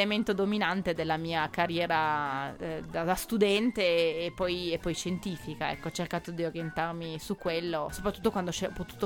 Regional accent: Turin, Piedmont, Italy; Io sono torinese, sono nata e cresciuta a Torino, ho fatto il liceo scientifico Gobetti qua a Torino

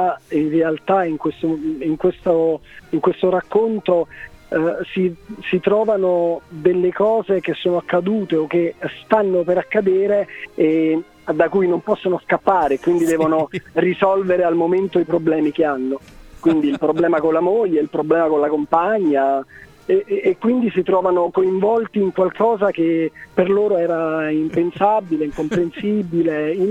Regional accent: Naples, Campania, Italy; now in Rome, Italy; Perché io sono napoletano, ad esempio vivo a Roma.

